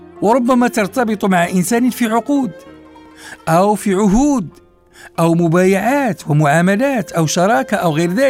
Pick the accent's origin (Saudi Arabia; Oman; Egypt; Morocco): Morocco; والحمد لله أن بلدنا المغرب تمكن من تقنين هذا السلوك